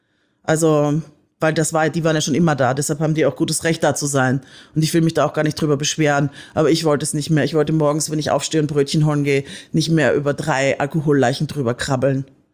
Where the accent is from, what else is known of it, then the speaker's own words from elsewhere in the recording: Austria; Ich komme ja aus Österreich.